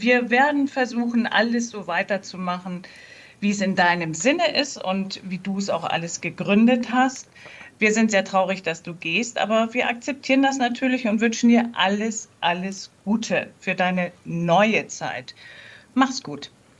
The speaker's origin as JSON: {"language": "German", "region": "Northern Germany", "country": "Germany", "said": "Als Norddeutsche durfte ich oder darf ich bayerische Themen und bayerische Gäste aussuchen."}